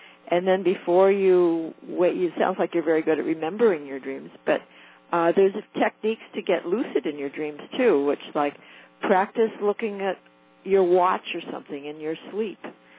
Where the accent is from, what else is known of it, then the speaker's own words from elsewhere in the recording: Santa Monica, California, United States; Oh, no, Santa Monica.